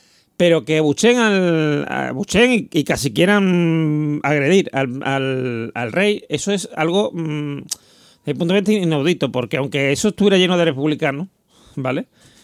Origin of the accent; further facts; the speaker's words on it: Andalusia, Spain; en 47 años que llevo en este mundo y siendo andaluz